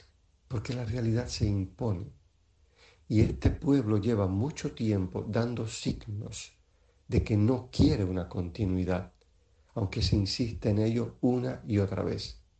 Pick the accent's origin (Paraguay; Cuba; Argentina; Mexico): Cuba